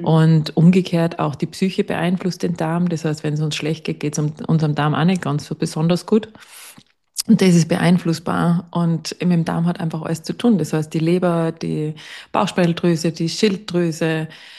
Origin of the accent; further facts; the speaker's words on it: Innsbruck, Tyrol, Austria; also born or lived in Salzburg; now in Steyr, Austria; Und meine Praxis ist in Steyr, in the middle of Oberösterreich. Und ich komme eigentlich aus Innsbruck, bin dann wegen der Arbeit nach Salzburg, bin dort bicken geblieben und unter anderem eben mein Mann. Und wir sind dann nach Steyr übersiedelt, weil er einen Job in Steyr gekriegt hat.